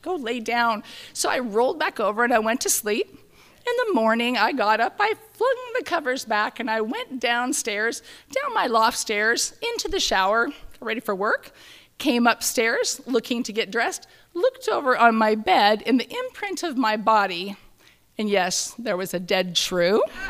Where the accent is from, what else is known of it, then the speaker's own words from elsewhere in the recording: Palmer, Alaska, United States; I was born and raised in Palmer up on Lazy Mountain